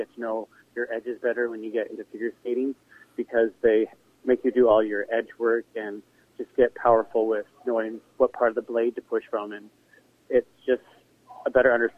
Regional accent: Canada; I started at the age of 7. Since I'm from Canada, uh-huh.

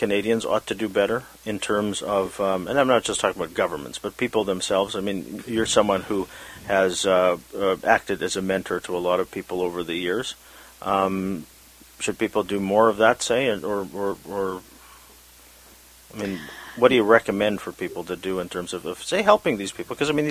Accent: Philippines; because I'm Filipino

